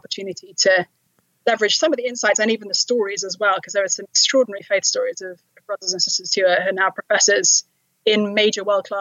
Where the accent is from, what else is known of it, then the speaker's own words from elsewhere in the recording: London, United Kingdom; now in Cambridge, United States; growing up in London, and certainly I think this is more the case where I live in Cambridge, Massachusetts now